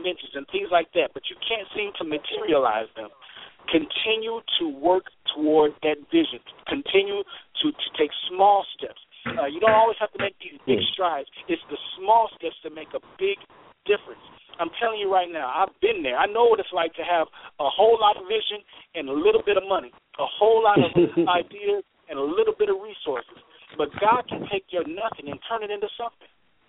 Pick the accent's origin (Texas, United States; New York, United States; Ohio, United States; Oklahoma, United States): Oklahoma, United States; Muskogee; home is where the heart is, and that's in Muskogee, Oklahoma. I grew up in Muskogee, Oklahoma, went to Muskogee High School